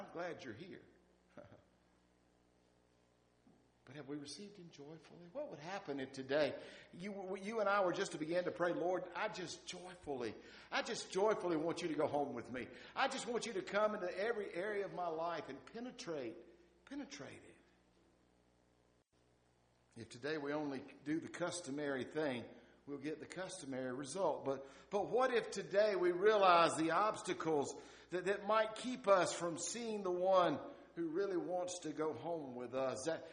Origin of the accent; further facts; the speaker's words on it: the South, United States; born there; Yes, I was born in the South